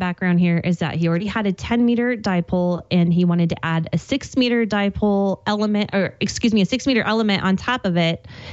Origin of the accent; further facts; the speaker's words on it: Colorado, United States; And I'm from Colorado, and that's something a Coloradoan should have said.